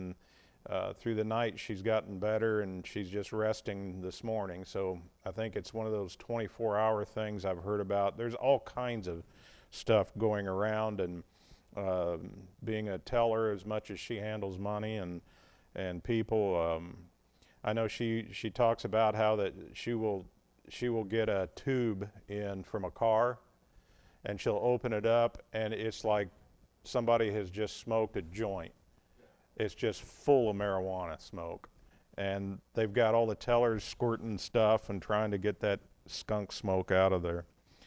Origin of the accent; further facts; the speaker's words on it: Indiana, United States; if you came from my part of the country where I was raised up in Indiana, it's not at all unusual to get snow